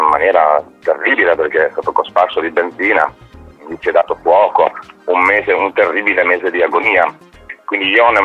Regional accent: Veneto, Italy; Sì, siamo veneti noi.

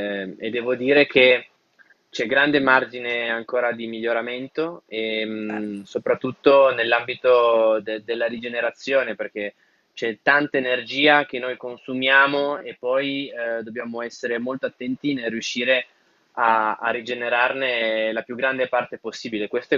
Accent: Piedmont, Italy; Assolutamente, da piemontese tornerò molto volentieri, sono già stato ma ci tornerò.

